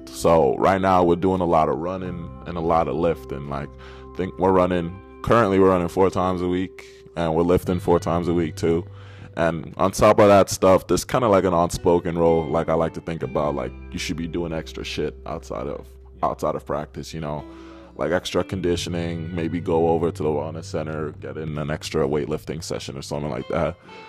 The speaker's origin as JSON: {"language": "English", "town": "Winnipeg", "region": "Manitoba", "country": "Canada", "said": "because I'm originally from Winnipeg, which is in Canada."}